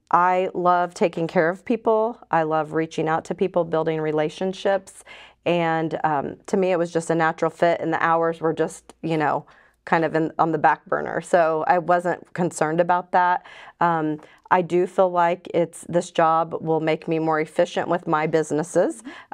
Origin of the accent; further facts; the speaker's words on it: Martinsville, Indiana, United States; also born or lived in Bloomington; have been born and raised in Martinsville, lived in Bloomington for a brief period with girlfriends